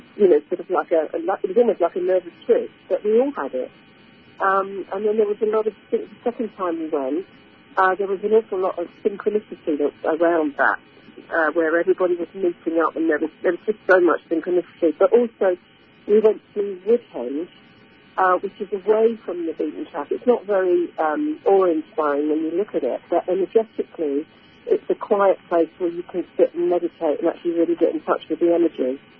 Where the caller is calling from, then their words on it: Dorking, South East England, United Kingdom; I'm calling in from Dorking in Surrey.